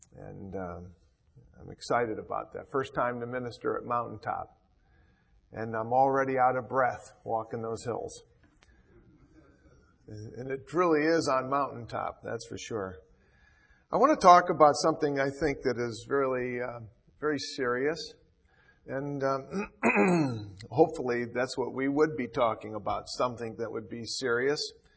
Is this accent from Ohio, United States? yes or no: no; Armada, Michigan, United States; It's good to meet you. I've got a frog in my throat. And I'm from Michigan. I live in Michigan. Armada, Michigan.